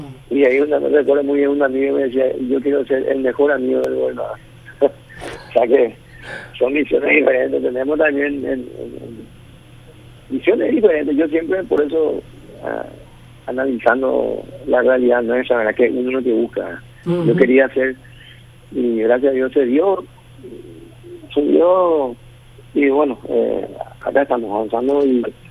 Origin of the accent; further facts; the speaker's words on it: Choré, San Pedro, Paraguay; Primero fui intendente de mi pueblo, Choré.